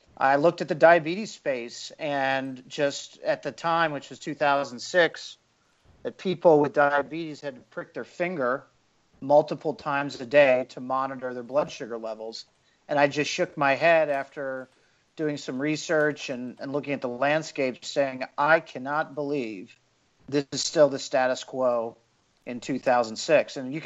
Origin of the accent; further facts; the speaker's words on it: Cincinnati, Ohio, United States; I'm a people person, born and raised in the Midwest, Cincinnati, Ohio